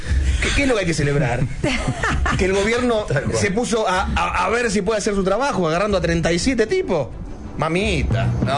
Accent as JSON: {"language": "Spanish", "region": "Buenos Aires", "country": "Argentina", "said": "Desde nosotros, los porteños, que le damos de comer"}